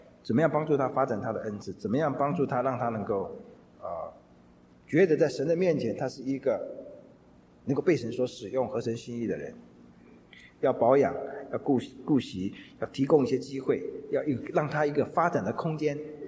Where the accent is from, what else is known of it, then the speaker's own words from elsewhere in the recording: China; 因为我们中国人的社会或者东方的社会多多少少有一种大男人主义的成分。当然我们比起韩国好很多，比起日本还可以